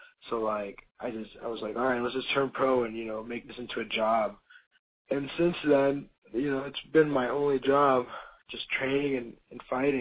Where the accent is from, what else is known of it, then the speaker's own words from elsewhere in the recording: Monterrey, Nuevo León, Mexico; English is a second language; now in United States; I'm from Monterrey, Nuevo León. Right there, northern part of Mexico. All my family's down there.